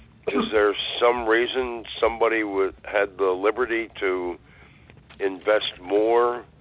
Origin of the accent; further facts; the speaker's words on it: Pittsburgh, Pennsylvania, United States; from Pittsburgh, Pennsylvania.